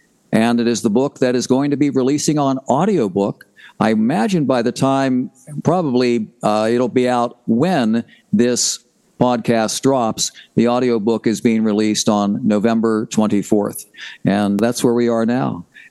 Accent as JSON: {"language": "English", "town": "Philadelphia", "region": "Pennsylvania", "country": "United States", "tie": "born or raised there", "said": "because we were this big family growing up in Philadelphia, small house."}